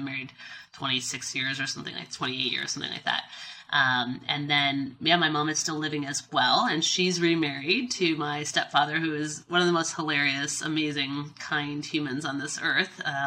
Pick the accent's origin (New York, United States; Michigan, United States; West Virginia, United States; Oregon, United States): Michigan, United States; Bay City; born there; I was born in Bay City, Michigan, a small town in southern Michigan, and really flat Michigan.